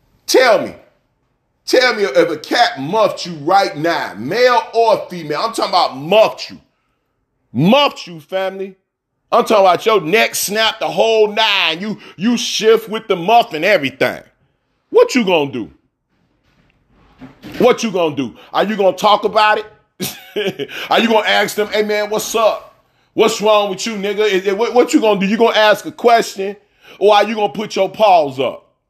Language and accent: English; Chicago, Illinois, United States; I think I'm from Chicago, y'all. I'm born and raised in Chicago.